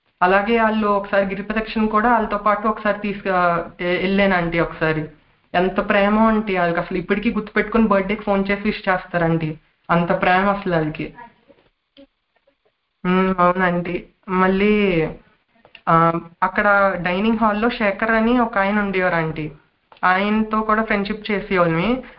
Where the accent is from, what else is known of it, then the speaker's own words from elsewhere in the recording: Palakollu, Andhra Pradesh, India; born there; నేను పాల్కోల్లో విజయలక్ష్మి హాస్పిటల్లో పుట్టానండి.